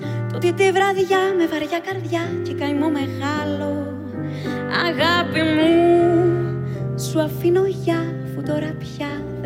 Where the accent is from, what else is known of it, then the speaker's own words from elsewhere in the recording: Greece; first language Greek; French is a second language; j'aimerais trop partager avec vous une chanson à ma langue maternelle. J'imagine que vous avez déjà réalisé à cause de ma prononciation. Je viens de la Grèce.